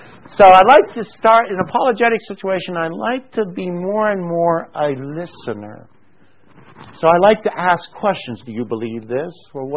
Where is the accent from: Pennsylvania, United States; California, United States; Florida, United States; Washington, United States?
Pennsylvania, United States; I was raised in Western Pennsylvania.